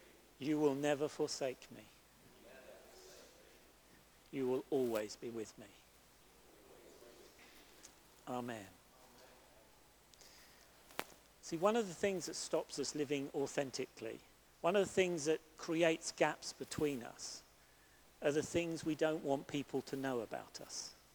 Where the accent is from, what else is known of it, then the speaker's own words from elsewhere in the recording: England, United Kingdom; We particularly, as English people, have got a bit more to learn about that.